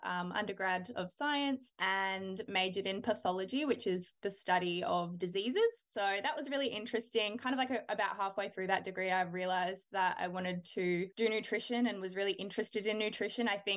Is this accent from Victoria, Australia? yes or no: yes; Melbourne, Victoria, Australia; moved away as an adult; now in Brisbane, Australia; I grew up in Melbourne. I lived there until I was about 22. And now I live in Brisbane, obviously in Australia.